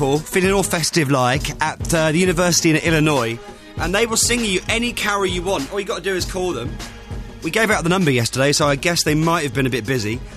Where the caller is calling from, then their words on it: London, United Kingdom; We're calling from London, England.